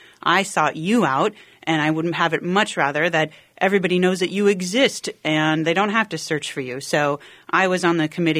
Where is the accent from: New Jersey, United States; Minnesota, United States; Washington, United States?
Minnesota, United States; Waconia; I'm a 4-H kid from Waconia with dreams of coming back and serving the great community that I grew up